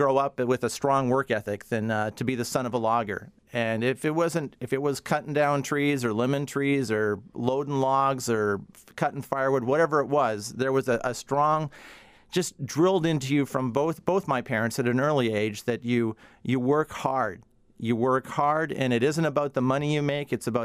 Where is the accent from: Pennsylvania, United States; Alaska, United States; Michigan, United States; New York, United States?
Alaska, United States; Palmer; I am born and raised in Palmer. My father came to Alaska in 1949 and had a homestead and a one-man sawmill outside of Palmer in the Butte area.